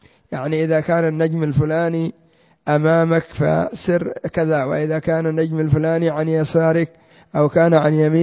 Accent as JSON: {"language": "Arabic", "country": "Yemen", "said": "عندنا في اليمن كثير من الناس يعرفون القبلة بالقطب الشمالي،"}